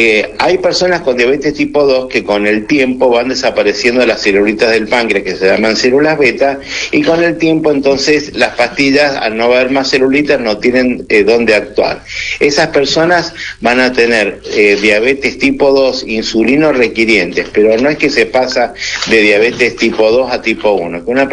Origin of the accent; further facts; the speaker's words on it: Mendoza, Argentina; Yo, que soy mendocino